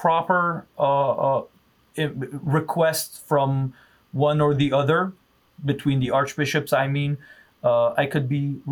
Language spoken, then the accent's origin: English; Aleppo, Aleppo Governorate, Syria; So I grew up in Syria, Aleppo, and only because of proximity of that school, I've attended an Armenian Catholic school.